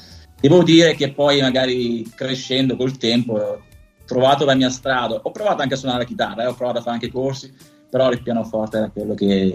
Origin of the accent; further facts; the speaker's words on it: Parma, Emilia-Romagna, Italy; also born or lived in Naples; E quindi diciamo a Napoli ci ha lasciato un po' il cuore, però devo dire che sono cresciuto magari anche a Parma, cioè nella provincia di Parma